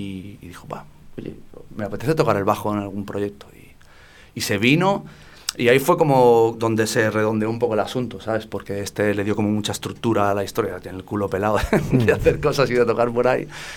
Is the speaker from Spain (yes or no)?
yes; Málaga, Andalusia, Spain; moved away as an adult; now in Vitoria-Gasteiz, Spain; yo no soy de Gasteiz, soy malagueño, pero me vine a vivir aquí hace como 13 o 14 años.